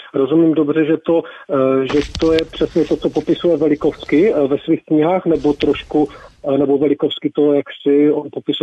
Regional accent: Ostrava, Moravian-Silesian Region, Czechia; now in Málaga, Spain; No, já jsem Ostravák, ze Zábřehu Kotci jsem byl.

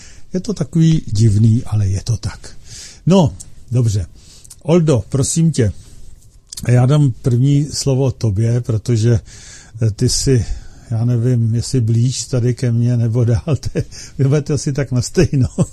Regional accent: Plzeň, Plzeň Region, Czechia; my tu nejsme ve stejném studiu, i když jsme z Plzně všichni. Každý jsme doma prostě, takhle to máme zařízený, jo? Takže nejsme ve stejném studiu, ale každý doma, ale všichni z Plzně.

